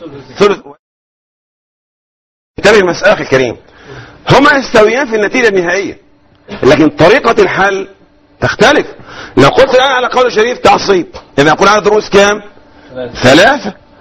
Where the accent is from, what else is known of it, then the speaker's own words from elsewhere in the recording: Egypt; accent: Egyptian; أنا بتكلم مصري